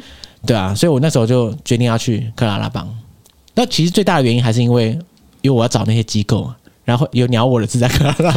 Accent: Tainan, Taiwan; 那你就觉得我偏偏不想讲我是台湾人，我想讲我是台南人。

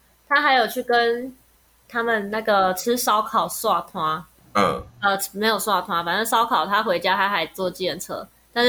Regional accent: southern Taiwan, Taiwan; 我南部人，我也怕丑啊

